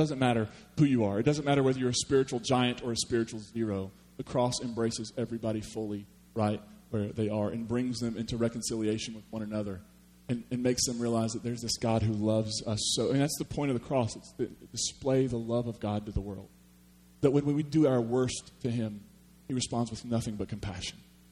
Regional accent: Kentucky, United States; I am from Eastern Kentucky, and I'm from Hatfield-McCoy country.

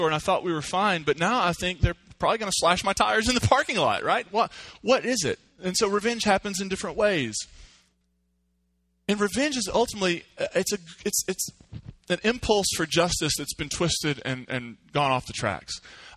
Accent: Kentucky, United States; I'm from Eastern Kentucky, the West Virginia border, and we have a world-renowned feud from back there.

